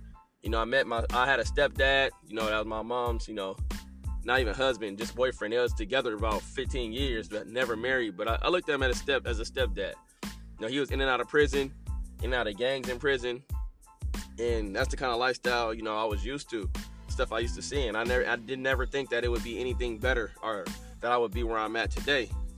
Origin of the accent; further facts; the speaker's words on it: Berkeley, California, United States; So I come from Berkeley, California. You know, I grew up rough